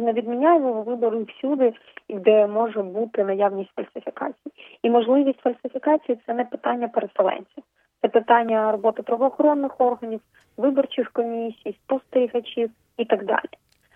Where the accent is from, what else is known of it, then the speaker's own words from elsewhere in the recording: Crimea, Ukraine; now in Kyiv, Ukraine; я сама з Криму, що я живу в Києві вже півтора року